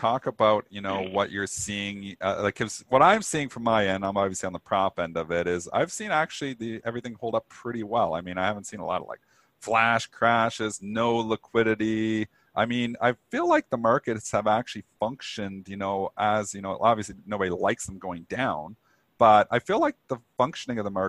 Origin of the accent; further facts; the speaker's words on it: Canada; because where I am, I'm obviously Canadian